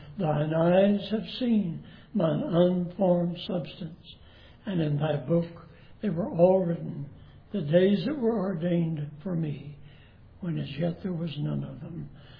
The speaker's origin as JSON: {"language": "English", "town": "Olney", "region": "Texas", "country": "United States", "tie": "born there", "said": "I was born in Olney, Texas. That's somewhere out west. It's a little town."}